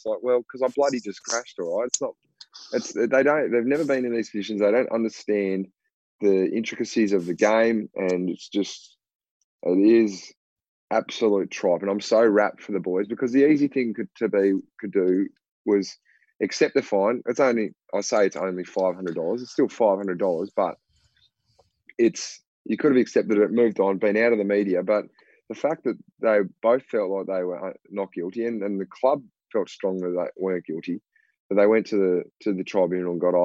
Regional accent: Tasmania, Australia; we're both from Tasmania.

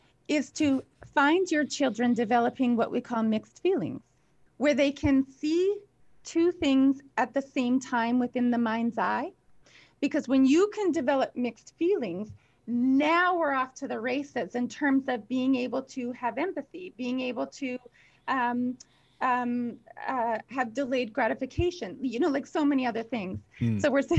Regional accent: the Prairies, Canada; I grew up in the Canadian prairies where the CN Railway passed about 500 meters from my house.

